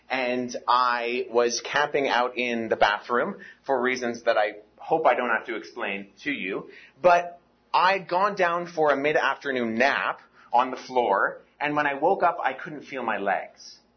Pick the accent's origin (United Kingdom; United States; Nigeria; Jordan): Jordan; also born or lived in Pakistan / Canada; I grew up as a missionary kid. I was born in Pakistan and spent a portion of my childhood in Jordan.